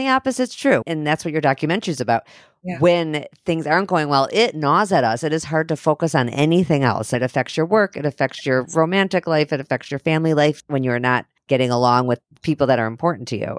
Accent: Chicago, Illinois, United States; I'm from Chicago, but I've been in Minnesota almost my whole adult life.

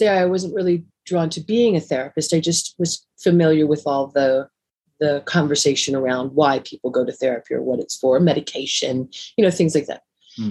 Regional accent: California, United States; I grew up in California, and as you can imagine, in the 70s, I was born in the very early 70s, 71.

